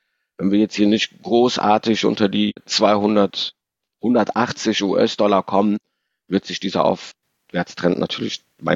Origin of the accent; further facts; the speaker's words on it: Rhineland, Germany; Die Kohle, sage ich als Rheinländer, ist auf jeden Fall da.